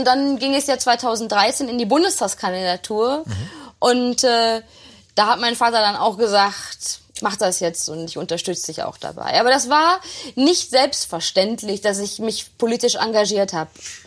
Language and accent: German; Herne, North Rhine-Westphalia, Germany; in Herne, in meiner Heimatstadt ganz aktiv, war im Stadtrat